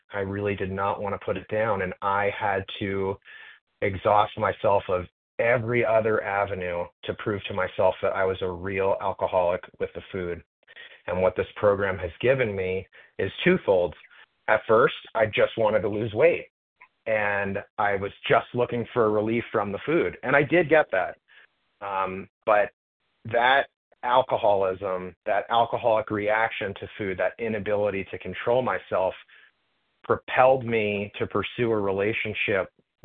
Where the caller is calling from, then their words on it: Florida, United States; I'm calling from Florida.